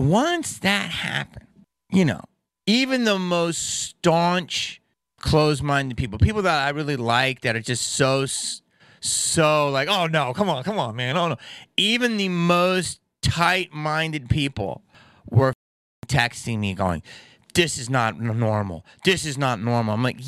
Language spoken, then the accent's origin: English; East Coast, United States; I'm from the East Coast